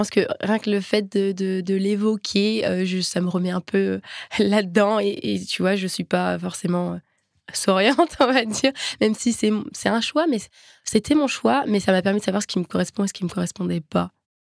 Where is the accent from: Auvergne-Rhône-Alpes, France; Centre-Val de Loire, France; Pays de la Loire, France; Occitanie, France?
Pays de la Loire, France; Nantes; moved away as an adult; Après mon bac, du coup, j'ai déménagé de Nantes. J'ai quitté mes proches et ma famille